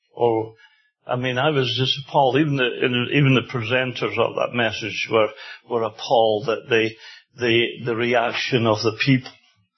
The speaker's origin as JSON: {"language": "English", "region": "Scotland", "country": "United Kingdom", "tie": "born or raised there", "said": "And I come from Scotland where there was enough religion to sink a battleship when I was growing up."}